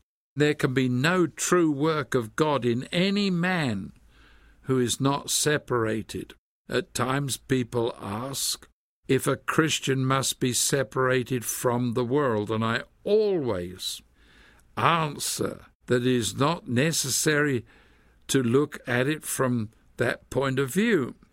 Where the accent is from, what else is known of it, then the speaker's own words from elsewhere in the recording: London, United Kingdom; I grew up in London as a boy, and all I saw were walls.